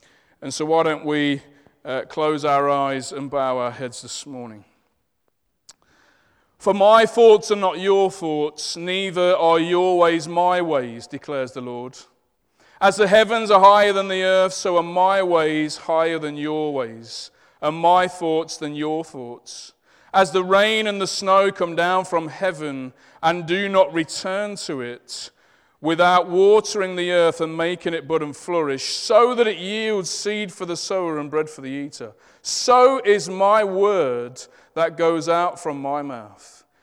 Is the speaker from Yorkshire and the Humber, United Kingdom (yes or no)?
no; Leicester, East Midlands, United Kingdom; accent: Leicester; I'm aware that my Leicester accent, when I say it, sounds like A-X-E, amen?